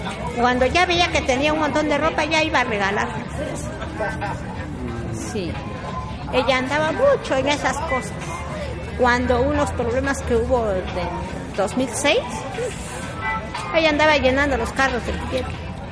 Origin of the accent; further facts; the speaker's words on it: Oaxaca, Mexico; Si no, nosotros somos acá del Valle, somos acá de Oaxaca